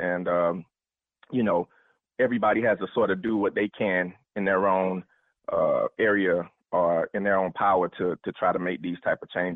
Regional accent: Fort Lauderdale, Florida, United States; now in Jacksonville, United States; We actually in Jacksonville. We're from Fort Lauderdale, Miami, Fort Lauderdale, but we've been in Jacksonville for about 4 years.

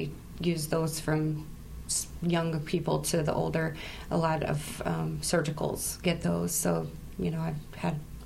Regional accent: Centerville, Iowa, United States; now in Knoxville, United States; No, originally from Centerville.

